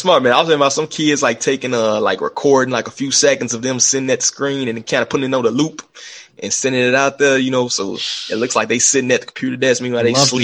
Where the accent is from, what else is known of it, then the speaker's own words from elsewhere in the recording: Chicago, Illinois, United States; I'm from Chicago, right? In Chicago, this is this might be the safest place for these kids to be in some of these neighborhoods, right?